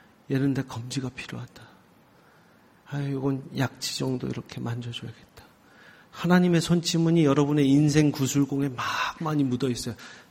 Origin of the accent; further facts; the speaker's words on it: United States; 미국에서 왔어요. 제가 이렇게 조선인처럼 생겨도 미국에서 지낸 시간이 더 많아요.